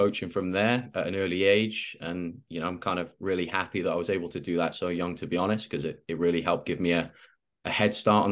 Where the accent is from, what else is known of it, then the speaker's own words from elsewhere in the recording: Wales, United Kingdom; So I grew up in a small town in Mid Wales back in the UK